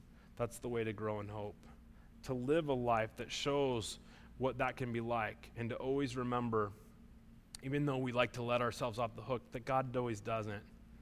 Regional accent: Iowa, United States; I grew up in Iowa where you could get your permit at 14 and you could take driver's ed at like early 15.

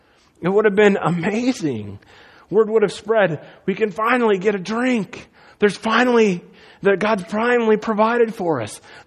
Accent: Iowa, United States; I grew up in Iowa. We didn't have anything even close to a desert there. We just have farmland, pigs, and cornfields.

